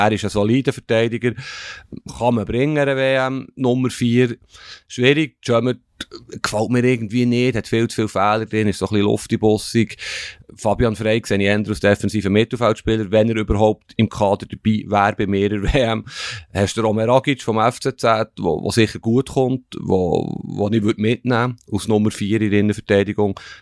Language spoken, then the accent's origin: German; Switzerland; Er ist uns natürlich näher, uns Deutschschweizer